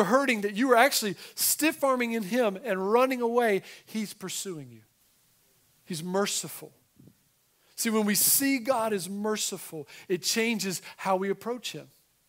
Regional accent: North Carolina, United States; But my first time kind of driving into the city, I grew up in Eastern North Carolina, never been to New York City.

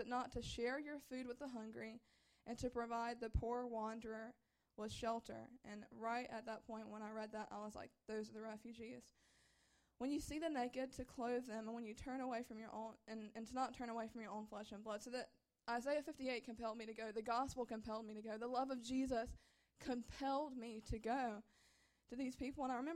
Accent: United States; they're looking out of their tents at me, and I'm an American.

